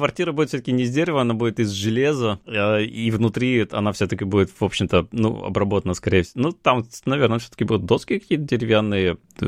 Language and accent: Russian; Vologda Oblast, Russia; accent: Vologda; Меня просто тут ругали, за что я говорю с вологодским акцентом.